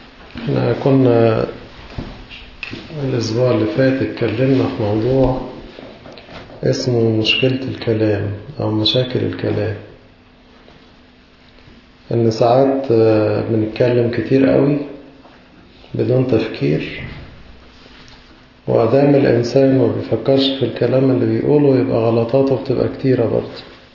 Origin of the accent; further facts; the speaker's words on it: Egypt; ما تعودناش عليها كمصريين، صح؟ لكن لما تيجي بقى تخرج من المجتمع المصري لمجتمع آخر